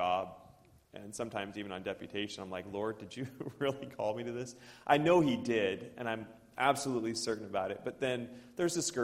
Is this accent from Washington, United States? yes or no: yes; Washington, United States; Every time we cross the border, I am an American citizen from Washington State.